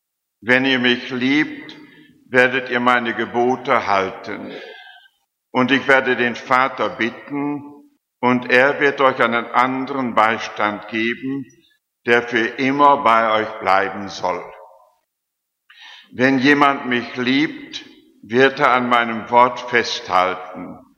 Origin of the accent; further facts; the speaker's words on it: Halverde, Lower Saxony, Germany; moved away as an adult; Vor gut 81 Jahren wurde ich hier in Halberde geboren. Und die ersten 26 Jahre mit einigen Ausnahmen habe ich hier gelebt. Einigen Ausnahmen in Osnabrück, in einem Konvikt.